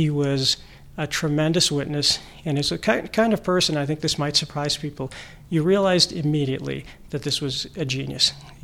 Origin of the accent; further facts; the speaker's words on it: New York, United States; I grew up on Long Island to a working class family